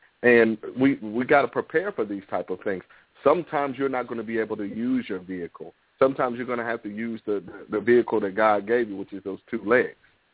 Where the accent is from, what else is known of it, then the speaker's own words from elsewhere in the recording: New York City, New York, United States; I grew up in New York City. In New York City, you can't just turn on the water tap and expect to get clear water.